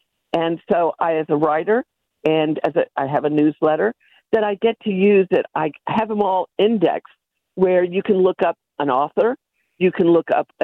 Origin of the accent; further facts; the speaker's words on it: Scotland, United Kingdom; now in United States; Well, I grew up in Scotland, and I love cottage gardens.